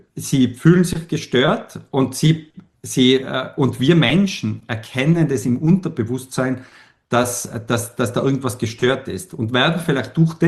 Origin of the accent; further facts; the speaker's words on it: Tyrol, Austria; am Berg zu Hause, in Tirol, bin ich in Tirol aufgewachsen